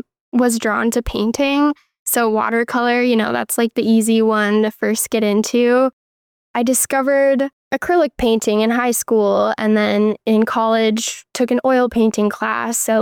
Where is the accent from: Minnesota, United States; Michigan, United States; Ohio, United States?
Minnesota, United States; I'm from Minnesota originally.